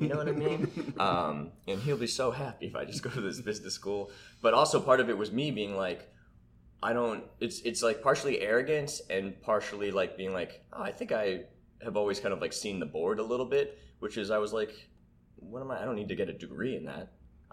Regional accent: Boston, Massachusetts, United States; So I grew up outside of Boston.

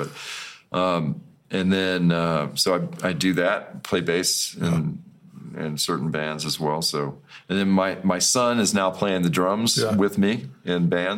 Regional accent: South Carolina, United States; singer's from Boston, and I was from South Carolina.

